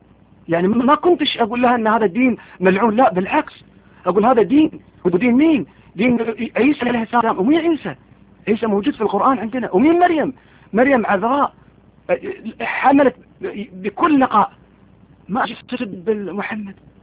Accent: Kuwait; now in United States; انا مقيم في امريكا في امريكا حاليا, وانا اساسا من الكويت

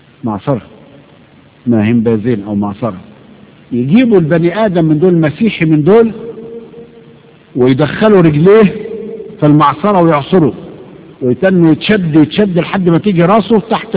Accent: Egypt; ده عندنا في مصر لما كانوا بيرشوا الشوارع بالزفت

